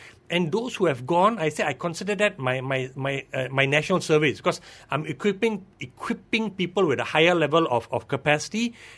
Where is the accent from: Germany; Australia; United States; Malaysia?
Malaysia; the first question we as Malaysian ask, so what's the bond like?